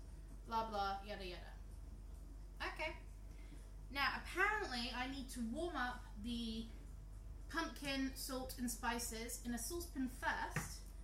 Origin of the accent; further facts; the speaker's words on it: United States; See, I'm American, I say canned pie.